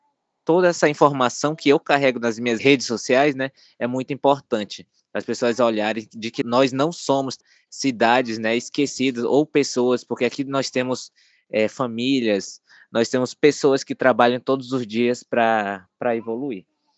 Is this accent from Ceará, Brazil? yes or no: no; Tabatinga, Amazonas, Brazil; Sou do Alto Solimões, mas especificamente da cidade de Tabatinga, no Amazonas. Nós vivemos aqui numa tríplice fronteira, a fronteira aqui com o Peru e com a Colômbia.